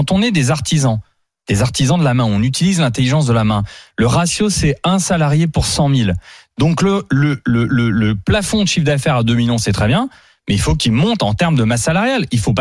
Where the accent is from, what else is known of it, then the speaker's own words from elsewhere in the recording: Grand Est, France; je suis alsacien.